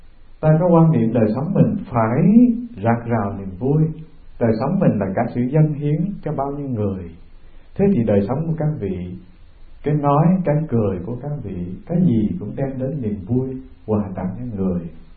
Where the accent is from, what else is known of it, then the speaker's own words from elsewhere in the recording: Đồng Tháp, Vietnam; Lúc đó tôi làm trụ trì ở chùa Quán Âm ở quê tôi, tận dưới miền Tây sông nước á, Đồng Tháp. Một năm có 3 tháng nước lụt.